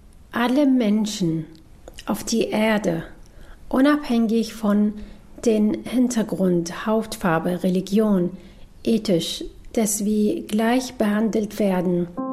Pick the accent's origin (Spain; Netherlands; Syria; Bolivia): Syria; German is a second language; now in Germany; Ich komme aus Syrien und ich lebe in Deutschland seit 12 Jahren.